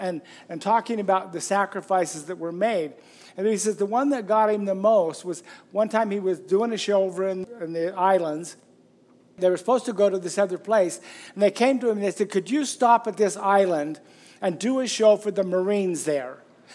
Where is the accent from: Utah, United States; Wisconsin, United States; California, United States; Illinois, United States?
Utah, United States; Growing up in Wilson Lane up by Ogden, my neighbors didn't even have locks on their doors.